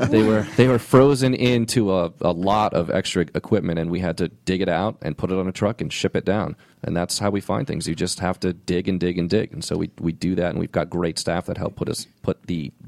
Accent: New England, United States; I grew up in New England, and the ocean was what I loved, and I still love it

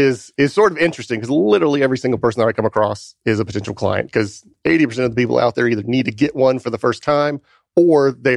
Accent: Georgia, United States; now in Atlanta, United States; I'm a Georgia native. I grew up in South Georgia. I've been living in Atlanta with my beautiful wife for the last, for 10 years.

